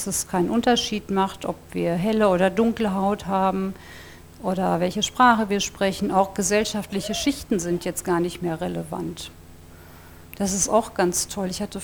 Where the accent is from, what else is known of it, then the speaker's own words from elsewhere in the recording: Germany; wir sind aus Deutschland, vorhin war jemand aus Rumänien hier.